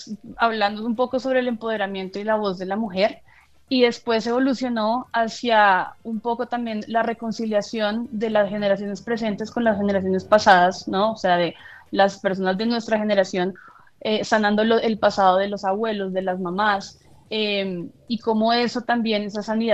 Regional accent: Colombia; now in United States; qué honor poder contar mi historia colombiana dentro del circuito de teatros en Estados Unidos

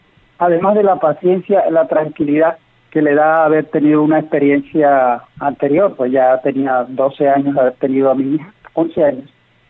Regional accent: Riohacha, La Guajira, Colombia; yo con 50 años, mi esposa con 41, somos de la costa, yo soy de Ribacha.

